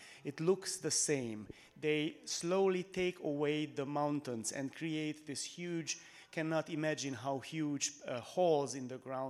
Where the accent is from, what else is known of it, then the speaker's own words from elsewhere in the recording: Transylvania, Romania; English is a second language; business of a multinational giant who plans to use cyanide in the mining process in a beautiful forest in my home country, Transylvania.